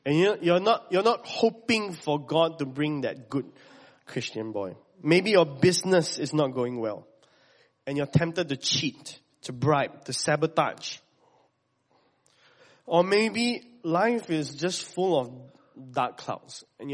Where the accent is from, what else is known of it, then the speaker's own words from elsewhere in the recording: Malaysia; I'm Malaysian after all, right? I mean, it's literally the air we breathe, right?